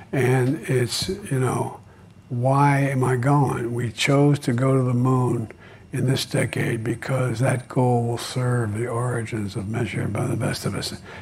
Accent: Scranton, Pennsylvania, United States; And that's the house I was raised in Scranton.

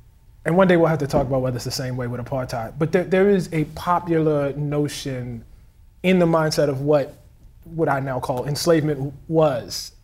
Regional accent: Baltimore, Maryland, United States; You know, I'm from Baltimore, Maryland.

